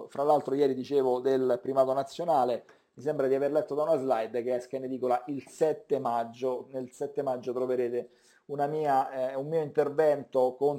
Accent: Rome, Lazio, Italy; No, non sono di Ostiense, sono della Garbatella

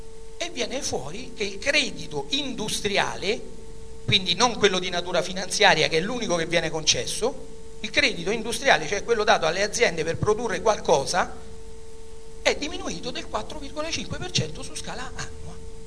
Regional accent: Rome, Lazio, Italy; io sono romano

